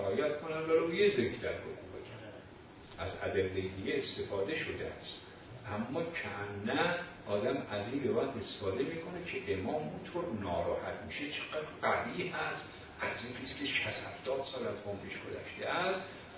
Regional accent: Qom, Iran; حالا منی هم که تو قم بزرگ شدم

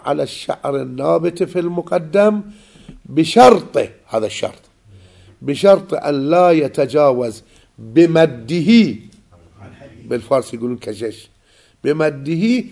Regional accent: Najaf, Najaf Governorate, Iraq; عندنا بعض الكلمات احنا من النجف

